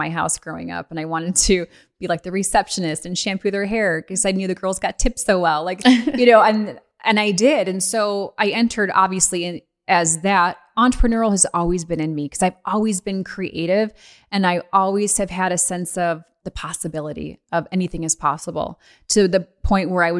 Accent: Illinois, United States; I mean, I was raised in the Midwest in Illinois.

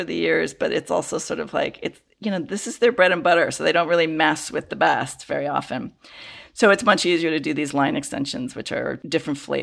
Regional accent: Illinois, United States; because I grew up in the Chicago area

